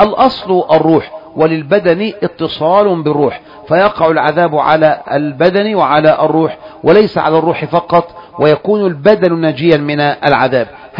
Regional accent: Egypt; زدنا كمصريين التفت اللي بيرد

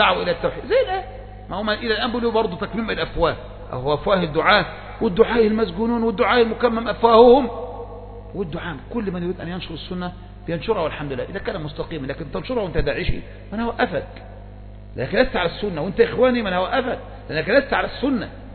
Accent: Egypt

